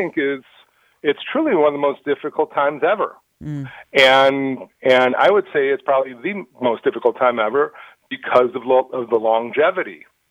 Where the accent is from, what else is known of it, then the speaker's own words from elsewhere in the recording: Highland Park, Illinois, United States; Yes, I grew up in Highland Park, and I live in Deerfield. So about 3 miles away from each other.